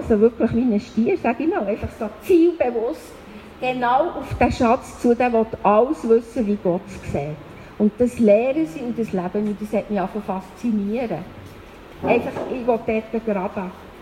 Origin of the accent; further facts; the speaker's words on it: Bern, Switzerland; born there; ich bin eine Schweizerin, ich bin im Kanton Bern auf die Welt gekommen. Ich bin mehr in deutscher Sprache, in deutscher Kultur auf die Welt gekommen, das hat mich auch geprägt.